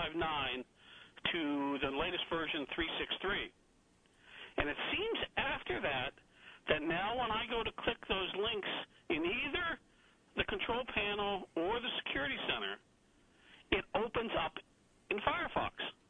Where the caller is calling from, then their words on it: Rochester, United States; from Rochester.